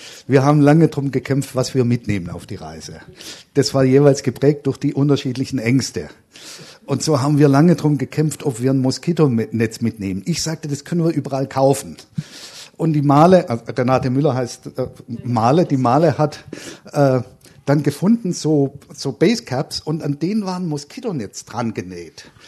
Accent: Baden-Württemberg, Germany; Und ich bin Schwabe, also ich kann das relativ gut.

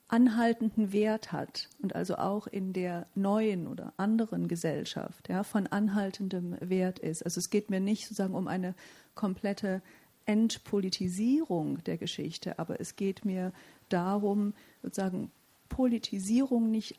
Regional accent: East Germany, Germany; moved away as an adult; also born or lived in England; Man kommt als Ossi, wenn Sie so wollen, in den frühen 90er Jahren nach England, also in den akademischen Bereich, lehrt dort in der Germanistik

